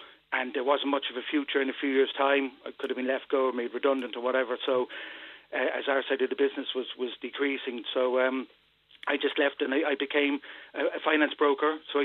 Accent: Cork, Munster, Ireland; moved away as an adult; Well, I qualified after going to Mayfair Community School here in Cork. I qualified as a teacher in UCC.

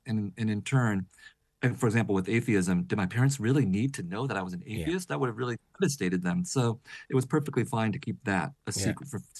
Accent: United States; And I, as an American, feel complicit because our taxes are paying for the billion, literally billions of dollars of weapons and aid

